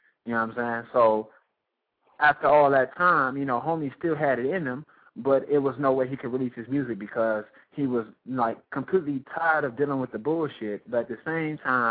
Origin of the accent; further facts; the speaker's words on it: Detroit, Michigan, United States; Because, honestly, I'm from Detroit, so I wasn't a big hip-hop fan when I was young because I come from a single-parent home